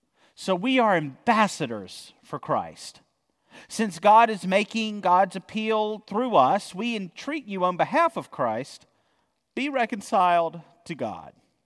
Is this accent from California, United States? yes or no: no; North Carolina, United States; Most of this journey goes through North Carolina, my home state.